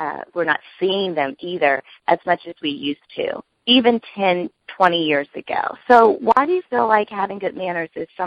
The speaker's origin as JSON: {"language": "English", "region": "West Virginia", "country": "United States", "said": "This just makes me so excited because I am from West Virginia"}